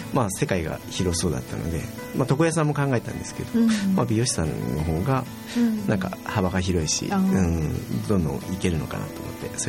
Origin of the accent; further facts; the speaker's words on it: Bungo-ono, Oita, Japan; born there; now in Oita, Japan; 大分生まれは豊後大野市っていうところで、今は大分市内です